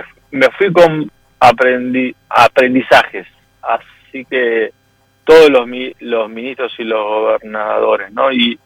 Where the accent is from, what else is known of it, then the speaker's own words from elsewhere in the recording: Argentina; muy contentos como argentinos y argentinas